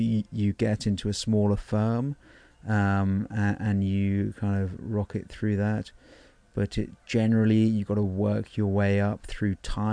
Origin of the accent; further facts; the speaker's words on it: England, United Kingdom; So, you know, from England, I was working in England as an architect for a bit.